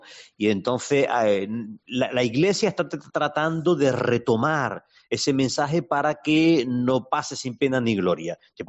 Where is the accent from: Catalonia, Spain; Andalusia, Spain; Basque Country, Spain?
Andalusia, Spain; moved away; sobre todo en Andalucía, de donde yo soy